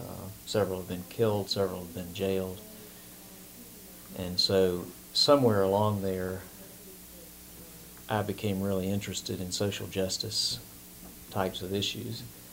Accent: Greensboro, North Carolina, United States; I grew up in Greensboro, in a predominantly black community during desegregation

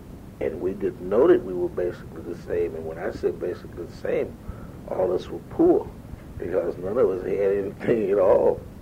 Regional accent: Durham, North Carolina, United States; I'm a native of Durham, North Carolina, and I grew up, and I don't know whether you know where it is or not, but if you know where Northgate Mall is, I was born and raised in that particular vicinity.

